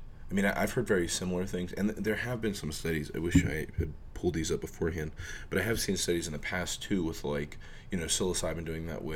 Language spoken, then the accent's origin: English; Florida, United States; Yeah, like growing up in Florida, the only people yeah. I could get mushrooms from were the people that dealt everything else.